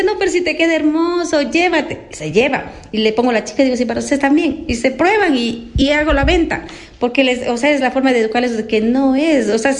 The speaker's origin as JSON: {"language": "Spanish", "town": "Ambato", "region": "Tungurahua", "country": "Ecuador", "said": "poder surgir como ambateños, como ecuatorianos."}